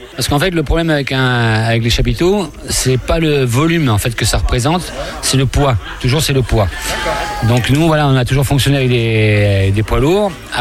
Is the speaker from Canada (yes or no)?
no; Occitanie, France; nous, on vient d'Ariège